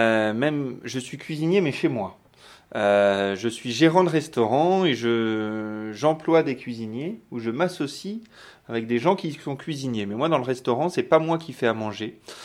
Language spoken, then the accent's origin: French; Poitiers, Nouvelle-Aquitaine, France; Je suis originaire de Poitiers, j'ai fait mes études à Bordeaux, puis à Grenoble, et je suis revenu pour créer ces fameuses entreprises à Poitiers